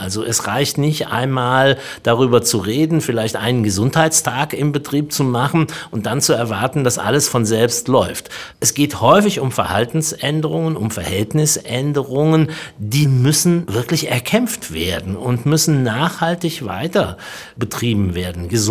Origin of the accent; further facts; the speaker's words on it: Berlin, Germany; ich komme aus Berlin